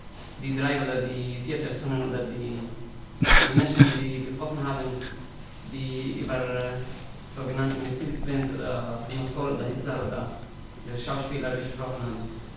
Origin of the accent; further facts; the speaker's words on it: Syria; German is a second language; now in Germany; ich komme aus Syrien, bin ich Kurde. Ich bin schon seit 5 Jahren in Grenzengen, als Flüchtling, hier in der Nähe von Freiburg.